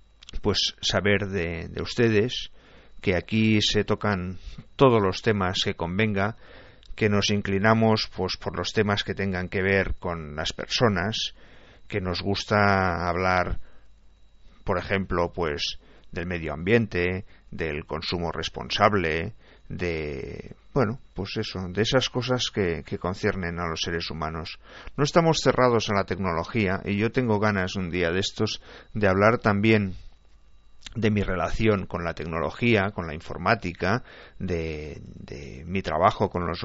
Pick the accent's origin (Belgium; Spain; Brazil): Spain; Barcelona, Catalonia; born there; Yo nací en Barcelona, y en Barcelona hablamos un catalán estándar, muy asequible, y cuando hablamos castellano o español, pues se nos entiende bastante bien.